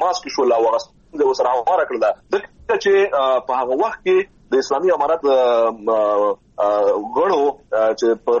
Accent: Afghanistan; د یو افغان په توګه دا خواهش ترې کوم ډېر دقیق اوسي او ډېر متوجه اوسي.

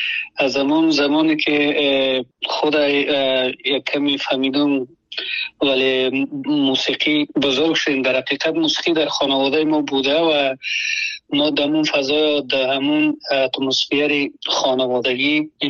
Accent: Afghanistan; also born or lived in Germany; now in United States; از 2022 از افغانستان برآمدیم و آمدیم همین گونه پاکستان و از پاکستان آلمان، و آلمان هم یک سال و یک نیم سال اونجا بودم و مدتی کوتاه یک پنج ماه میشه که آمدم امریکا و فعلا امریکا هستم.

